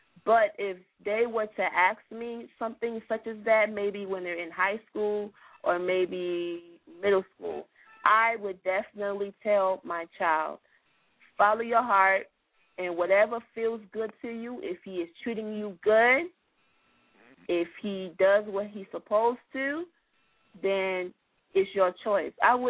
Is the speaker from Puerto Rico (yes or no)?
no; Liberia; now in United States; I'm from Africa. I'm from Liberia, West Africa. I was born there.